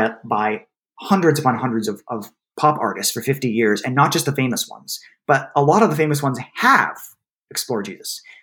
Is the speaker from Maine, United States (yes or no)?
yes; Maine, United States; As I'm from Maine, we would say that.